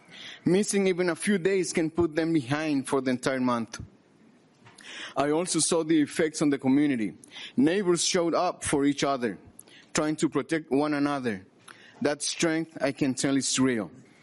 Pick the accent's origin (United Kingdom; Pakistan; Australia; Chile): Chile; now in Willmar, United States; I live in Wilmer. I'm originally from Chile, and I've been in Minnesota since 2017.